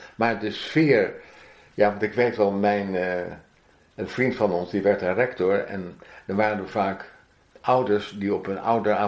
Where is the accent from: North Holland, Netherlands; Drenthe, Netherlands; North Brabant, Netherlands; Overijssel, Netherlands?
North Holland, Netherlands; Amsterdam; En Amsterdam, ik kwam uit Amsterdam